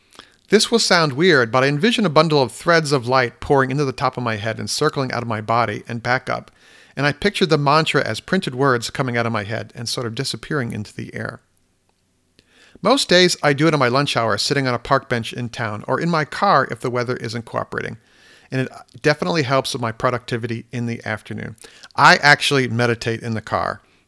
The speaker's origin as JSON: {"language": "English", "region": "Midwest", "country": "United States", "said": "I am from the Midwest as well"}